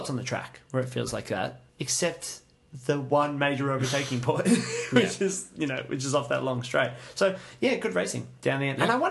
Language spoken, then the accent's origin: English; United States; this is an affectation. I'm American.